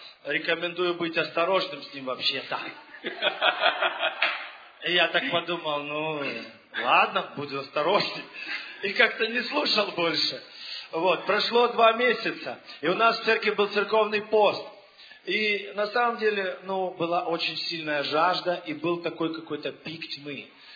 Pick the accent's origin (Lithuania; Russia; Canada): Lithuania; я из Литвы.